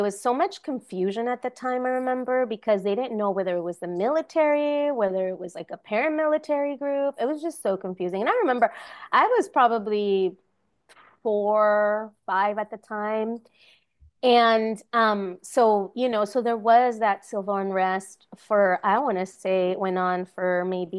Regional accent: United States; born there; I was born here in the United States

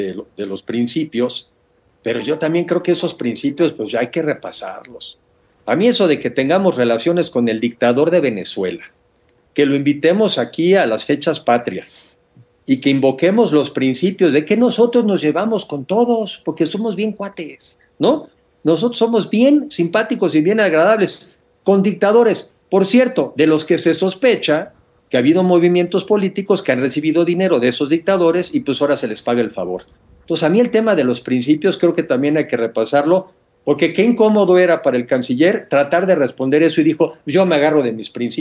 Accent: Mexico; Yo como mexicano lo veo bien

